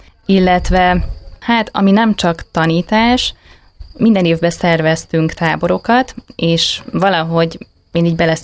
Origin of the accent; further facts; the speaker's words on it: Tapolca, Veszprém County, Hungary; mert hogy én vidéki kislány vagyok, mondjuk így, Tapolcáról származom.